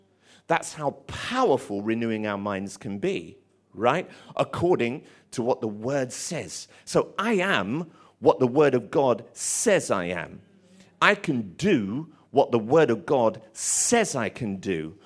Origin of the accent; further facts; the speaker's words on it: Tottenham, London, United Kingdom; I grew up in Tottenham, so I know what's in that river.